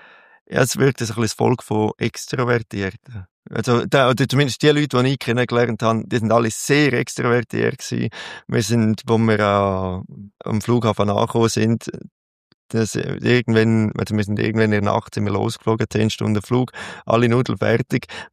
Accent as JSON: {"language": "German", "town": "Prättigau", "region": "Graubünden", "country": "Switzerland", "tie": "born or raised there", "said": "Also aufgewachsen in Prättigau, das ist auch nochmal ein bisschen anderer Dialekt als jetzt der Bündner Dialekt. Darum ist das auch ein bisschen durcheinander bei mir."}